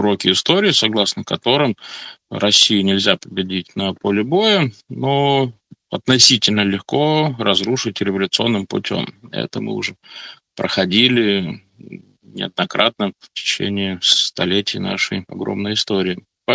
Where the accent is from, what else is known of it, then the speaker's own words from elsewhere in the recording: Kyiv, Ukraine; Хочу напомнить, что я сам из Киева, и для меня эта тема повторяется.